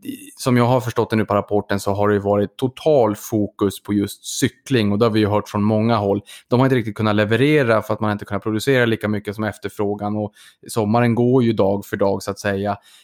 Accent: Norrbotten County, Sweden; born there; now in Stockholm, Sweden; Eller ja, jag är ju född i Norrbotten, det kanske ni hör. Men nu är jag hemma i Stockholm igen

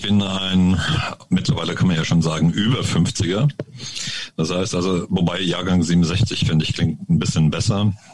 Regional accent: Germany; Also final gesehen lebe ich jetzt wieder mehr oder weniger an der Bergstraße dort, wo ich aufgewachsen bin. Man nennt sie ja auch so ein bisschen die Toskana Deutschlands.

